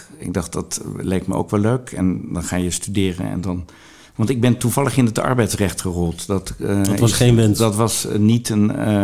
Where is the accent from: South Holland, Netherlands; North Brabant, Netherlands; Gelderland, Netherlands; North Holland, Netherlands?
South Holland, Netherlands; Rotterdam; ik kom uit Rotterdam en ik wilde hier terug.